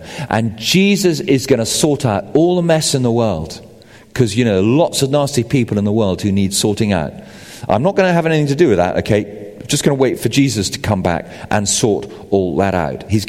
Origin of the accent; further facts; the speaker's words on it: United Kingdom; I mean, I am British. I'm a man.